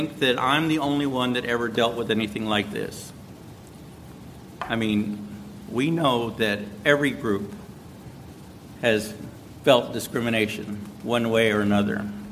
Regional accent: Texas, United States; As I grew up in South Texas, we were constantly told how the Caucasians stole our lands and murdered our peoples.

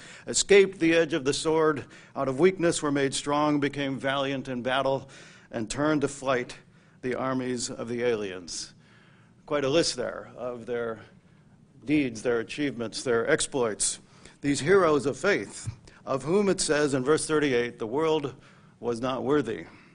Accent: Cleveland, Ohio, United States; moved away as an adult; also born or lived in New England; now in Southern Florida, United States; So I grew up in the Cleveland area and came into the church in this area over 40 years ago, and this was, of course, my congregation for a number of years before moving to New England.

